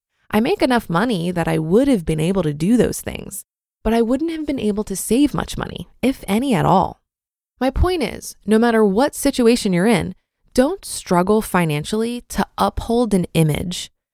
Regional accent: Canada; also born or lived in Panama; I'm Canadian, but lived in Panama for a little less than 5 years.

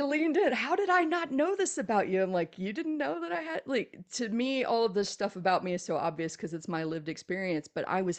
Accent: Texas, United States; both of us being from the South. I'm from Texas. She's from South Carolina.

